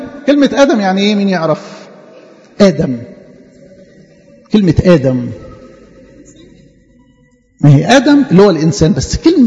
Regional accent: Egypt; الطينة عندنا في مصر لونها ايه؟ اسود.

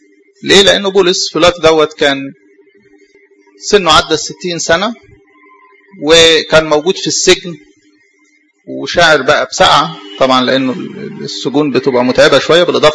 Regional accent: Egypt; او عاده الصعايده يعني عندنا في مصر،

